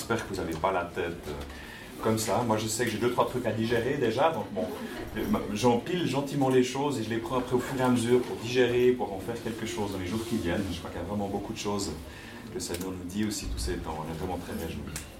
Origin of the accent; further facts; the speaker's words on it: Switzerland; Au niveau de l'enfance, j'ai vécu dans le contexte de mon village, en tant que Suisse allemand